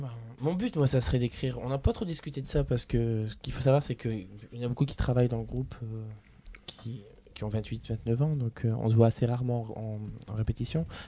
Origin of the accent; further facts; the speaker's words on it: Hauts-de-France, France; moi je suis originaire de Arnes près de Lens